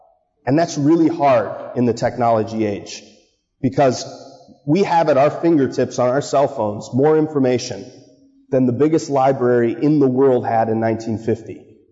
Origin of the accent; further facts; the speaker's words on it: Marblehead, Massachusetts, United States; And I grew up in Marblehead. You know, we didn't have agriculture in Marblehead.